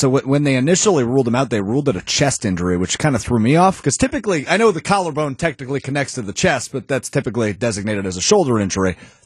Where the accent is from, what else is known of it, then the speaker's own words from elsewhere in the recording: Green Bay, Wisconsin, United States; I'm a Packers fan. I grew up in Green Bay. I cheer for the team.